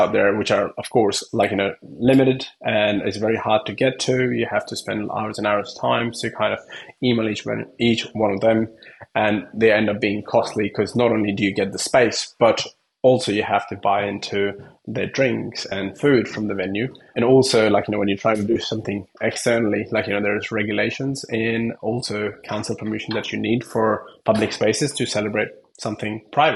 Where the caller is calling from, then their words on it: Sydney, New South Wales, Australia; I'm calling from the beautiful land, Northern Beaches in Sydney.